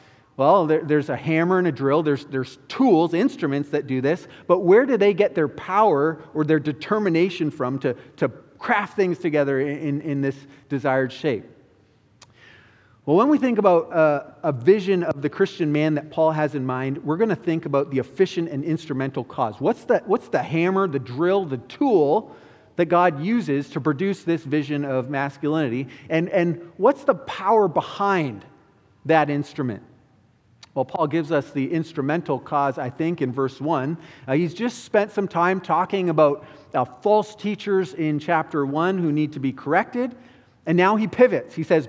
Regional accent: Ontario, Canada; So growing up in Ontario, when we wanted to get our learner's permit

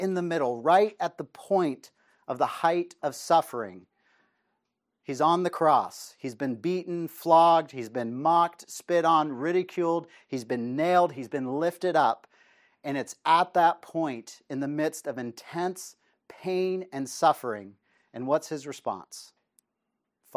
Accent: Reno, Nevada, United States; I remember when I grew up in Reno, Nevada

